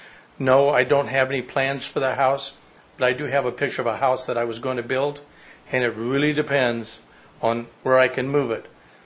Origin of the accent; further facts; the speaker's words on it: Houseville, Missouri, United States; I'm from Houseville, Missouri.